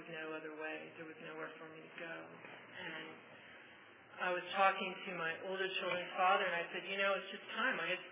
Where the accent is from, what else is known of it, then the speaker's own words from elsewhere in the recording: California, United States; I grew up right outside San Francisco.